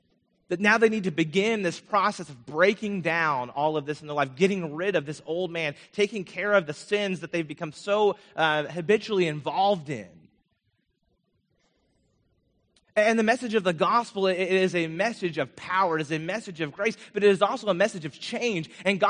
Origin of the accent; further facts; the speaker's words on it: Vermont, United States; When I was growing up in Vermont, I skied all the time.